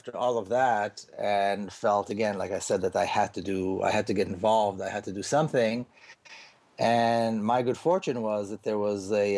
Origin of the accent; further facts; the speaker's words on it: Jerusalem, Jerusalem District, Israel; even though I grew up in Jerusalem, I never met Palestinians because Jerusalem is a racist, segregated city.